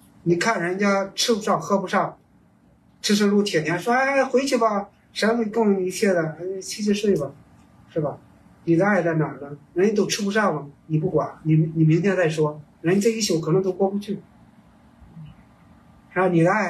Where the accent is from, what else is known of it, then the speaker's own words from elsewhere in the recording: Shandong, China; 我山东人嘛，我们老家呢有时候就说一个人